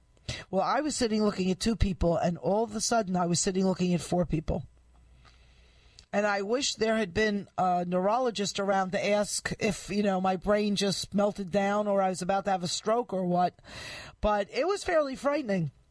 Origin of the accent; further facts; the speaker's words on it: United States; as an American used to living in America